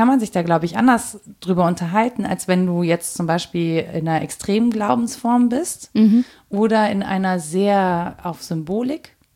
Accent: Rhineland-Palatinate, Germany; ich bin ja im Hunsrück so ein bisschen groß geworden auch.

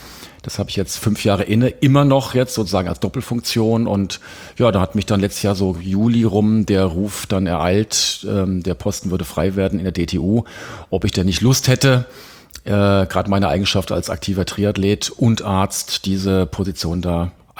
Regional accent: Hesse, Germany; now in Crailsheim, Germany; Hab in Frankfurt studiert, bin ja eigentlich Hesse. Jetzt lebe ich im süddeutschen Raum bei Schwäbisch Hall in Crailsheim.

